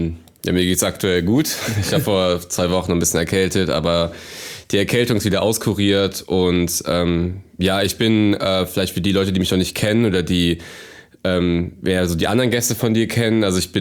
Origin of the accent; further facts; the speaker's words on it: Cologne, North Rhine-Westphalia, Germany; ich komme aus der Kölner Innenstadt und bin hier auch groß geworden.